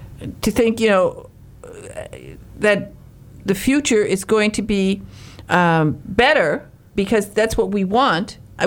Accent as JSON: {"language": "English", "town": "Detroit", "region": "Michigan", "country": "United States", "tie": "born or raised there", "accent": "Northern Michigan", "said": "Well, it happened to me in third grade. We moved from Northern Michigan to Detroit, and I talk a little bit like this from up north, and that's how we talk."}